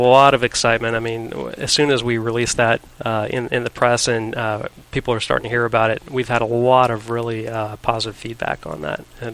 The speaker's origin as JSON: {"language": "English", "town": "Dallas", "region": "Texas", "country": "United States", "tie": "born or raised there", "said": "I grew up here in Dallas in the Metroplex"}